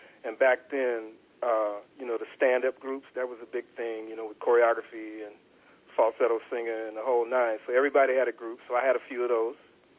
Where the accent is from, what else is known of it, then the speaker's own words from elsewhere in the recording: Youngstown, Ohio, United States; You know, I'm from Ohio, Youngstown, Ohio